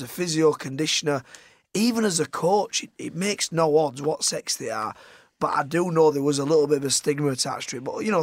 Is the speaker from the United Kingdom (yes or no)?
yes; Halifax, Yorkshire, United Kingdom; Obviously, my hometown club, Halifax. Halifax Town, Halifax RFC.